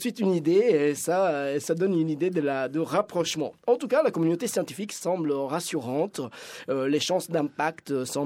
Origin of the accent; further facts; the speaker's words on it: Italy; Moi, je suis italien.